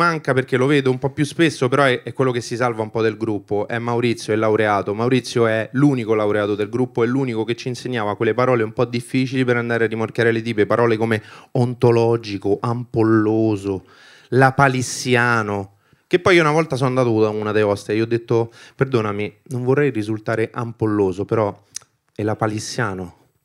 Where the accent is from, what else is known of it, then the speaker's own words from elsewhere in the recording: Albania; Io sono albanese.